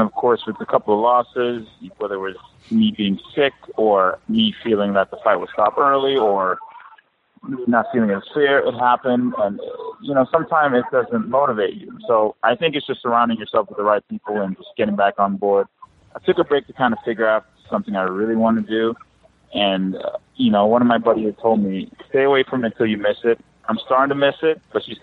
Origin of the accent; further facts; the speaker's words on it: Jamaica; It's like Jamaicans, you know. I'm Jamaican.